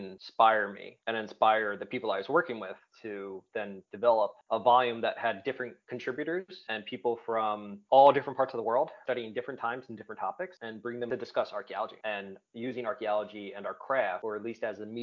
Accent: New Jersey, United States; accent: New Jersey; now in South Carolina, United States; I live in South Carolina right now. And if you can't tell from this nasally accent, I'm from Jersey. I am a middle-aged white dude from Jersey.

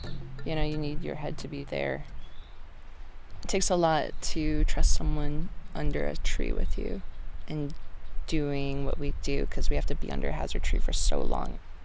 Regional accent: Boston, Massachusetts, United States; I'm originally from Boston.

